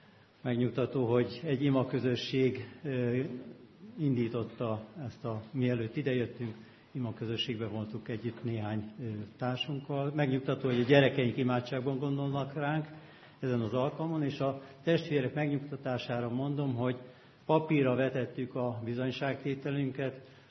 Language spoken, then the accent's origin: Hungarian; Miskolc, Borsod-Abaúj-Zemplén, Hungary; Én Miskolcról kerültem oda